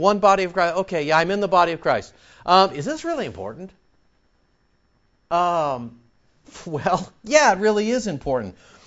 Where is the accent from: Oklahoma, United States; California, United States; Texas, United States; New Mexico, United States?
California, United States; Montebello; I made my parents have church at our house when I was growing up in Montebello.